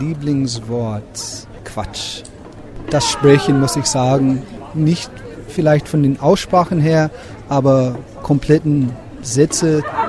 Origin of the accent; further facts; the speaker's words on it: Woodstock, Illinois, United States; German is a second language; Ich komme aus der Nähe von Chicago in Woodstock, Illinois. Bin in 1963 geboren. Ich arbeite jetzt in Woodstock, Illinois als Deutschlehrer.